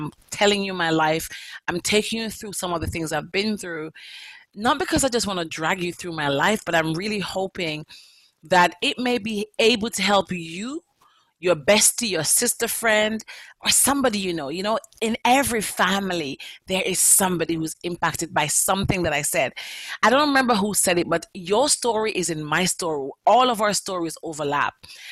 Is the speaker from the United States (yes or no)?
no; Jamaica; now in London, United Kingdom; I want to talk to you about fleeing my home country, Jamaica, and the vicissitude of London.